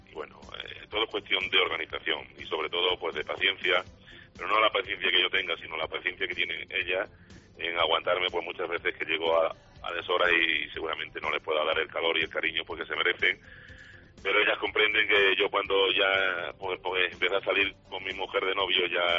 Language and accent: Spanish; Valdefuente, Spain; como vecino de Valdefuente, aportar pues mi granito para que mi pueblo pues bueno pues crezca algo más